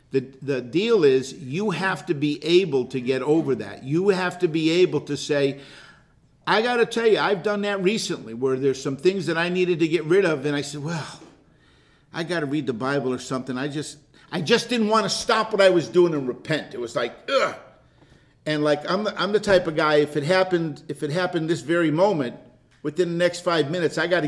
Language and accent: English; United States; accent: southern; And then when I came up here, because of my southern accent